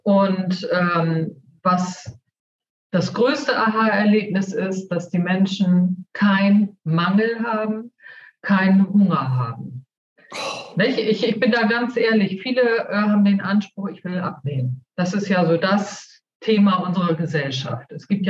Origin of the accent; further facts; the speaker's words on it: Northern Germany, Germany; Also ganz klar, ich komme aus Norddeutschland